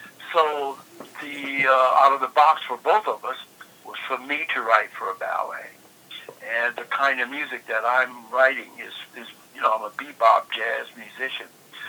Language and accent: English; Detroit, Michigan, United States; also born or lived in Joplin, Missouri; Okay, well, I'm from Joplin, Missouri. I was born there. And I moved from Joplin in 1948 to Detroit. And then the rest of my childhood was in Detroit.